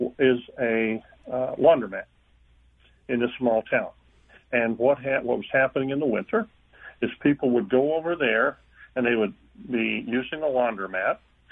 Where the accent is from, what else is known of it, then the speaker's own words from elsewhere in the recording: Illinois, United States; I'm from East Central Illinois